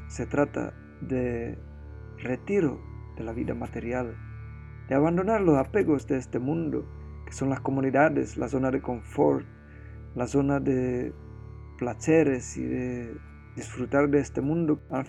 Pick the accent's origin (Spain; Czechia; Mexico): Czechia; Spanish is a second language; que yo soy de República Checa y ahí el hockey tiene mucha tradición